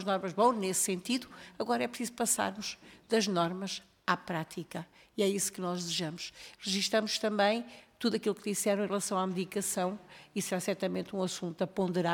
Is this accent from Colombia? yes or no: no; Coimbra, Centro, Portugal; Eu sou natural de Coimbra, eleita por Coimbra